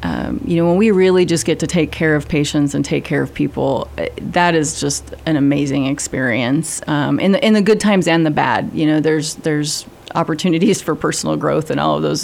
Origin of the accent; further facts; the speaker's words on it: Wyoming, United States; I was born and raised in Wyoming and always wanted to be back and live in a small rural setting. I grew up in a bunch of farms and ranches. I claim all of eastern Wyoming.